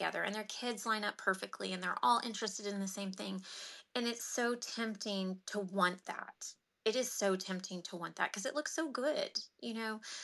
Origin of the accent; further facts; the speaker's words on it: Amarillo, Texas, United States; now in Dallas, United States; I see this more in Dallas. I grew up in Amarillo.